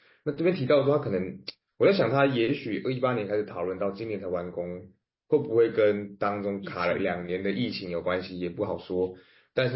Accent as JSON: {"language": "Chinese", "region": "Taipei", "country": "Taiwan", "tie": "born or raised there", "said": "因为我也是台北人，所以我其实从小到大我都一直觉得不对啊"}